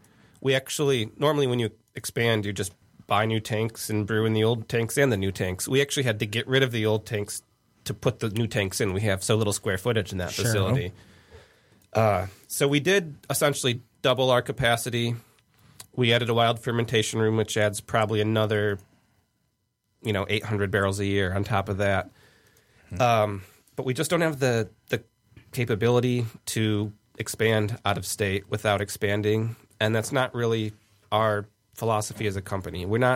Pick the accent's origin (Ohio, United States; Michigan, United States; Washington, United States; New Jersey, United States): Michigan, United States; Grand Rapids; I am originally from the Grand Rapids area, yeah.